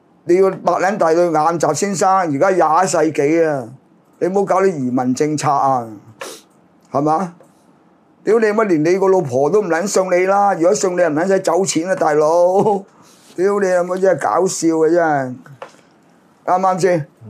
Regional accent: China; 我哋作为中国人咧系有责任

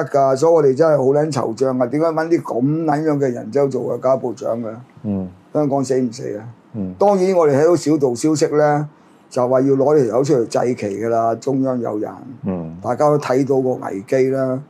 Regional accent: China; 但係作為中國人有責任提醒。

